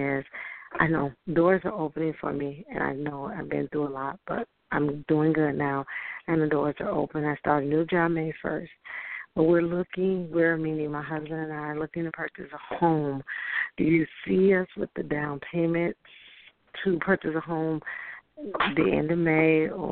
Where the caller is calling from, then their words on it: Tennessee, United States; I'm in Tennessee.